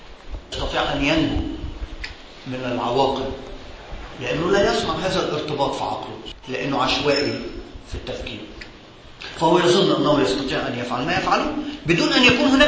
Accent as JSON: {"language": "Arabic", "country": "Egypt", "said": "أطرحه لينا كمصريين"}